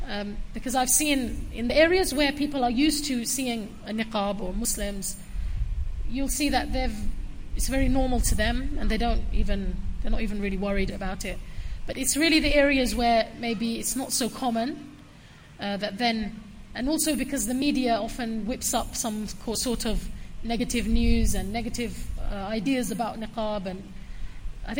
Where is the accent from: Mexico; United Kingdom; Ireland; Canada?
United Kingdom; we were born and brought up in Britain.